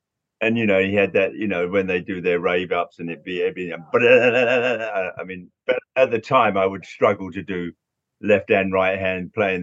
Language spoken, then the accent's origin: English; London, United Kingdom; It actually was a great time to be growing up in London. There was a lot going on.